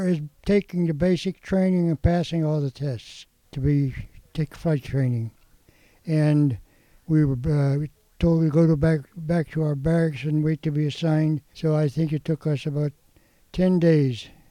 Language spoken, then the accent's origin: English; East Pittsburgh, Pennsylvania, United States; I was born in the Oak Hill section of things. My mother died when I was 3 years old. My dad remarried. He worked for Westinghouse. And my dad and my stepmother moved to a brand new house in the terrace part of East Pittsburgh